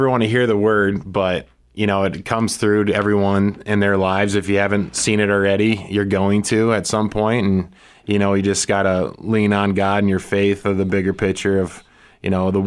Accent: Sioux Falls, South Dakota, United States; we're from Sioux Falls here.

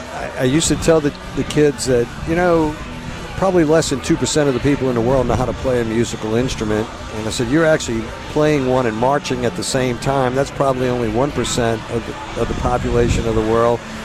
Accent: New Orleans, Louisiana, United States; I mean, just as a traveler, and when I say I'm from New Orleans, to have people tell me about their Jazz Fest experiences

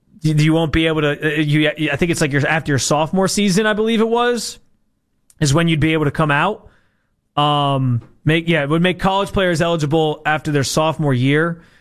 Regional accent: Rochester, New York, United States; Yeah, I know my high school, which I'm from Rochester, New York.

